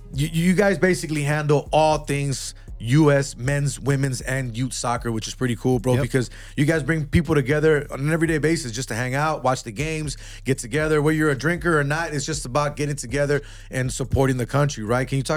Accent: United States; born there; Obviously, we're all kind of rooting for the same in a way because I'm American. I was born here in the U.S.

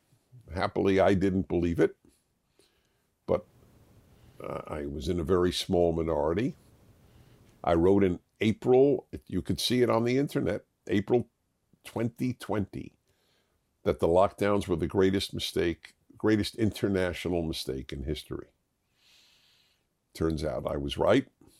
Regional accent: New York, United States; I grew up in New York. I'm totally used to snow, and a couple of inches means nothing.

